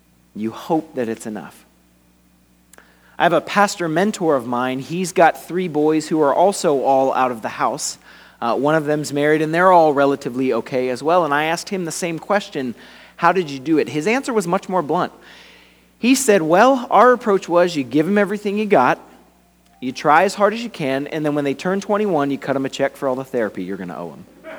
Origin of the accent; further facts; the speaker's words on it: Lakeland, Florida, United States; Lakeland is my hometown. So coming here, Lake Gibson is not only a special community, but I know this town really well. This is the town that raised me